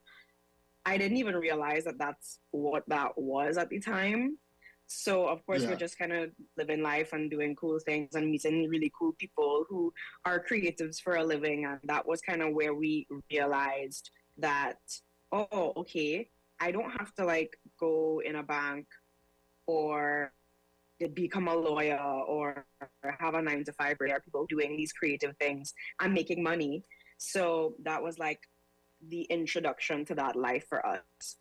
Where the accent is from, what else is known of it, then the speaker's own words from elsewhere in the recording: Trinidad & Tobago; also born or lived in Belize; I was born in Belize. Both of my parents are Trini. So I moved to Trinidad when I was about 7